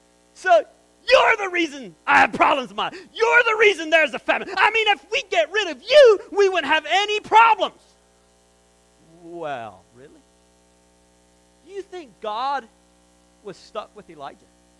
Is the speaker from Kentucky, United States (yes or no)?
yes; Kentucky, United States; Growing up in Kentucky, there were what they called Pollock jokes.